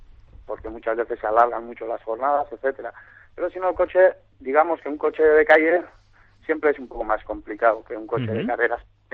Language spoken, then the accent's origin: Spanish; Basque Country, Spain; Todo el equipo, diríamos casi al 90% somos vascos. Quitando al dueño, que es un inglés, Los demás somos todos vascos.